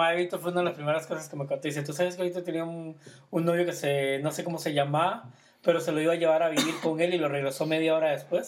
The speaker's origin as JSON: {"language": "Spanish", "country": "Costa Rica", "said": "Michael y yo somos costarricenses. Y yo Michael lo conozco desde que vivíamos en Costa Rica."}